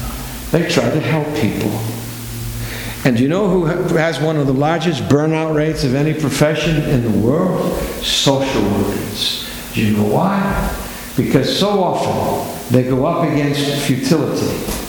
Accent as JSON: {"language": "English", "region": "Wales", "country": "United Kingdom", "said": "Welshman that I am, the Welsh accent is very lyrical, it has a musical quality."}